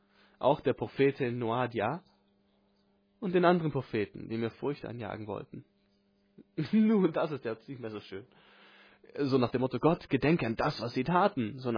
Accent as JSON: {"language": "German", "country": "United States", "said": "Wo ich herkomme. In den Vereinigten Staaten"}